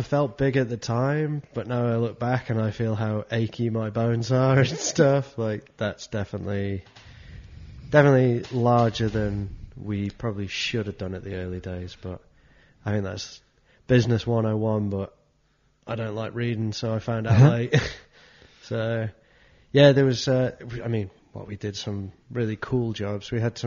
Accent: England, United Kingdom; now in Switzerland; He's like, oh, you're not Swiss. I was like, yeah, I'm English.

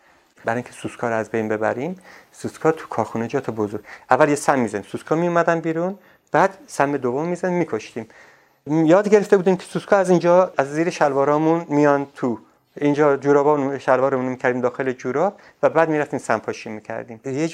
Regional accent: Ardabil, Ardabil Province, Iran; moved away; پدرم خونه خریده بود و من از اردبیل که اومدم توی این خونه بلوکای شهرها را زندگی میکردیم.

